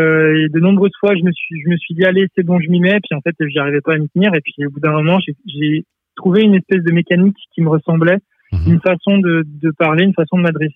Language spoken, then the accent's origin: French; Geneva, Switzerland; born there; je suis né à Genève, même si j'ai pas la nationalité suisse, mais je suis né à Genève